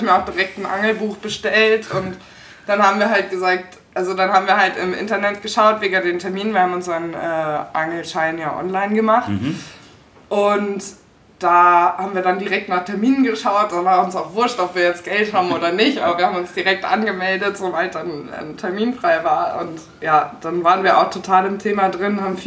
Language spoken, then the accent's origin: German; Cologne, North Rhine-Westphalia, Germany; also born or lived in Wiesbaden; now in Munich, Germany; Ich komme aus Köln ursprünglich.